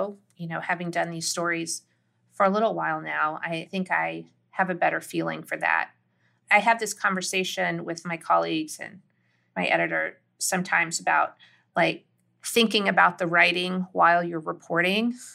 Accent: the South, United States; Like, I just know deep in my bones as a Southerner that, you know, having grown up that way

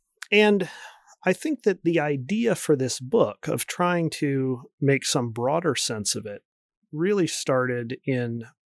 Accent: Washington, D.C., United States; also born or lived in Oregon; I grew up near Washington, D.C. I vacationed in Maine

